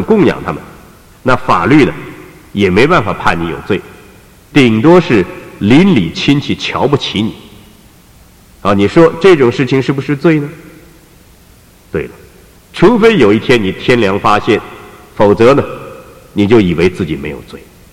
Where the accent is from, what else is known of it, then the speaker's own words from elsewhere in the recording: China; 我们中国人说呢，这是朱门酒肉臭啊，路有冻死骨